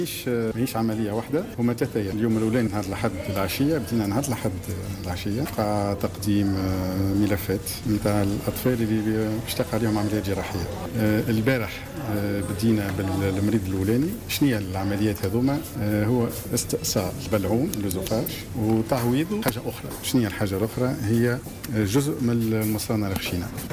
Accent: Tunisia; لان عندنا في تونس مازلنا قاعدين نشوفوا في مشكل كبير

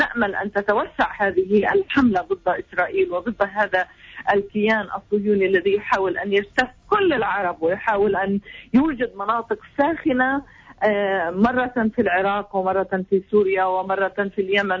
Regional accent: Palestine; ونحن كفلسطينيين صدقني أننا علينا أن نقابل العالم الصامت

